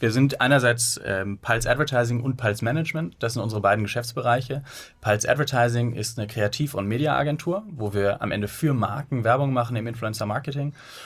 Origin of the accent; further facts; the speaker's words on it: Bonn, North Rhine-Westphalia, Germany; born there; now in Hamburg, Germany; Wir sind eigentlich geboren in Bonn und sind dann mit der Zeit nach Hamburg gezogen, nach dem Studium